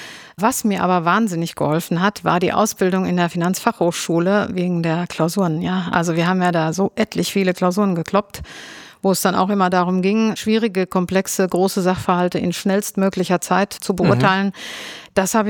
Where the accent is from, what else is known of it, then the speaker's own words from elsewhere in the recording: North Rhine-Westphalia, Germany; ich komme ursprünglich aus Ostostwestfalen, aus einem kleinen Dorf in der Nähe von Paderborn.